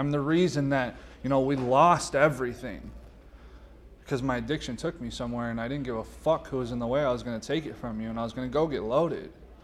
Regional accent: Eloy, Arizona, United States; My mom lived in Casa Grande, and I grew up in Eloy a little bit, and I came back here.

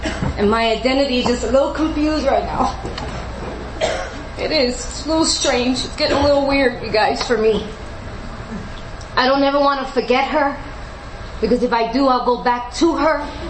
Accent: New York City, New York, United States; now in California, United States; Okay, I always say I'm from New York, but I live in California. I'm the Puerto Rican girl from New York City. I don't know if you got Puerto Ricans out here.

